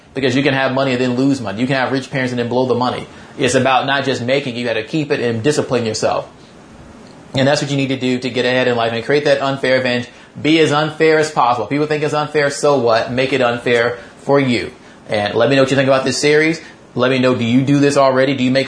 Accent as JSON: {"language": "English", "region": "Mississippi", "country": "United States", "tie": "born or raised there", "said": "I didn't grow up rich. I grew up dirt poor. I had nothing. I grew up in Mississippi. It's like the lowest, poorest state in the nation."}